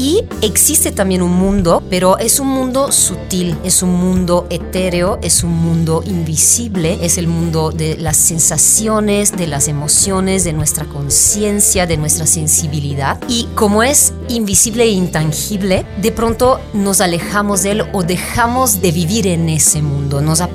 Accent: Brussels, Brussels-Capital Region, Belgium; also born or lived in Italy; now in Mexico; Yo soy de Italia, pero yo crecí en Bélgica, en Bruselas, y ahora llevo 20 años en México.

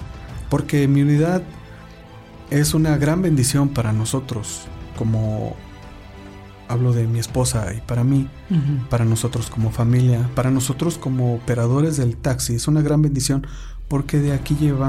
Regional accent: Santa Rosa 30, Morelos, Mexico; also born or lived in Zacatepec; Nací aquí en el estado de Morelos, en el municipio de Zacatepec.

